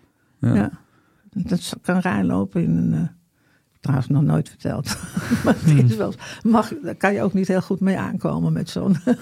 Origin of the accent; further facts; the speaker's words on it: Amsterdam, North Holland, Netherlands; ik ben in Amsterdam opgegroeid.